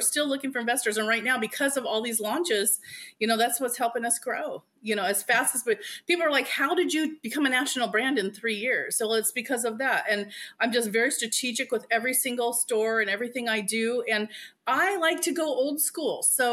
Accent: Alaska, United States; So I would just say, I'm from Alaska. I'm sorry.

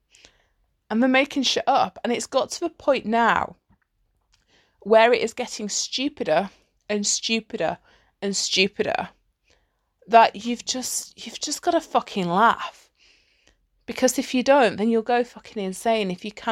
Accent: United Kingdom; especially as like a Brit, because the British sense of humor is fucking hilarious.

